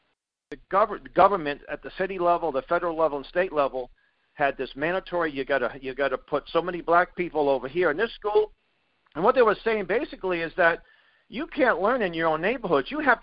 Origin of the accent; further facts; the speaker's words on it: Boston, Massachusetts, United States; I mean, I grew up in Boston. I grew up in a – we lived in an apartment with rats.